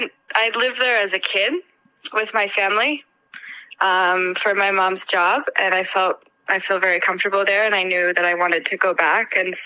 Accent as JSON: {"language": "English", "region": "Colorado", "country": "United States", "tie": "born or raised there", "said": "Well, I grew up in Colorado. I learned how to gallop race horses in France."}